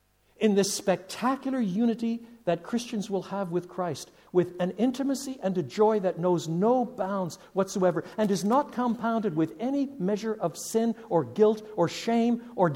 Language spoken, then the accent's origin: English; Canada; born there; although I was born in Canada, my father was born in Northern Ireland. My mother was born in England. So I come from an island race.